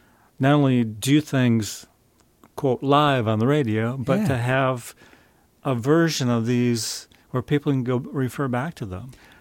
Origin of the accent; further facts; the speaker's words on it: Michigan, United States; Well, I grew up in Michigan, and I had a lady that was my supervisor at the job I had when I was in high school.